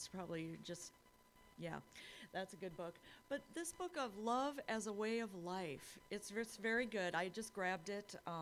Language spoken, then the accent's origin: English; Ames, Iowa, United States; now in Decorah, United States; people have asked me, wasn't that hard to leave where I was born and raised in Ames, Iowa, and come up to Decorah?